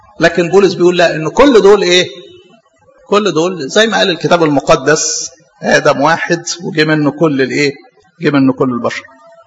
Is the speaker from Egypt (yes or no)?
yes; Egypt; born there; انا اتولد مصري